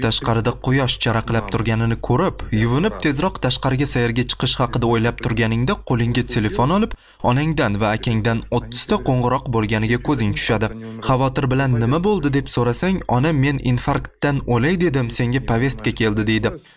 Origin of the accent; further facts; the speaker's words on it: Samarkand, Samarqand Region, Uzbekistan; O'zbekistondan, Samarqanddanman. Yoshim 22 da.